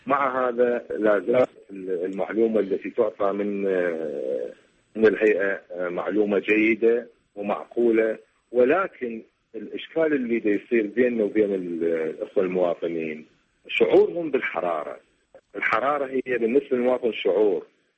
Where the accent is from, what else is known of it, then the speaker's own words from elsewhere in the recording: Iraq; الموجودة عندنا بالعراق وحتى بالمنطقة متكيفين إلى درجات حرارة عالية